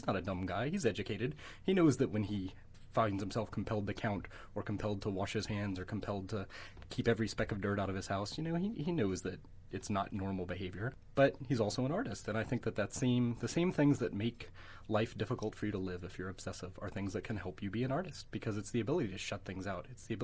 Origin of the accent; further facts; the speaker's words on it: United States; being American and having grown up watching John Wayne movies at my granddaddy's house on weekends